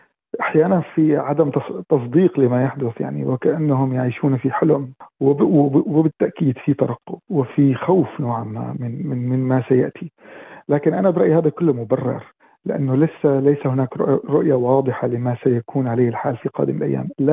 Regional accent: Syria; احنا اليوم مهمتنا كسوريين محبين لوطننا

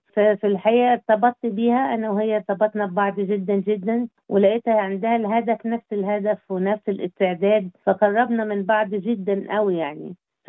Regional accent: Cairo, Cairo Governorate, Egypt; now in Australia; أنا من مصر طبعا، ومولودة في القاهرة، ومن منطقة اسمها الجيزة

